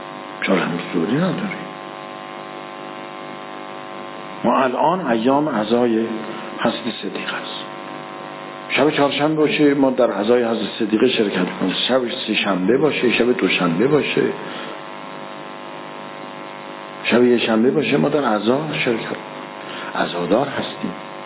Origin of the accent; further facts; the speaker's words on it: Iran; مثل که ما مردم ایرانیم دیگه